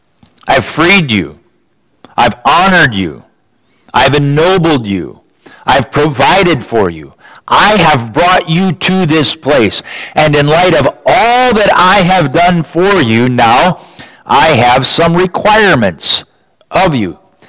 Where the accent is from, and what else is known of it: Owatonna, Minnesota, United States; born or raised there